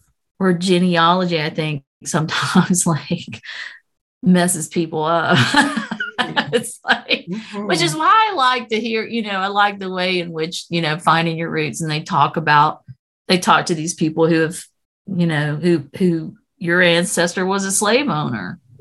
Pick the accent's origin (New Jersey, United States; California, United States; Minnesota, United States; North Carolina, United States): North Carolina, United States; Greensboro; Guilford Courthouse, which is where I live in Greensboro. That's what came up. I was born in, I mean, I was raised in Greensboro.